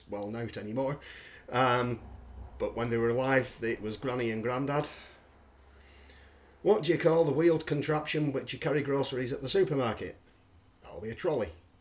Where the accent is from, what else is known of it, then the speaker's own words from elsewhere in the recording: North West England, United Kingdom; So, I'm English, and I'm from a county called Lancashire.